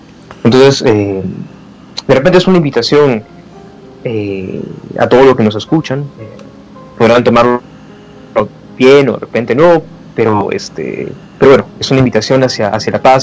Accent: Peru; siendo peruano, identificándome con eso

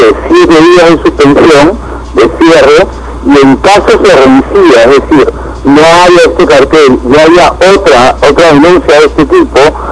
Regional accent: Peru; nos han estremecido a todos como peruanos

